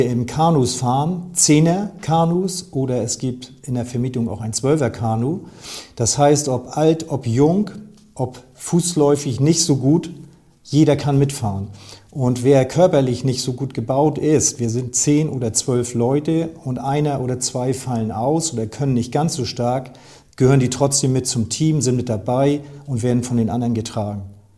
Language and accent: German; Plön, Schleswig-Holstein, Germany; ich bin hier in Plön groß geworden. Ich bin hier in Plön, ja, aufgewachsen.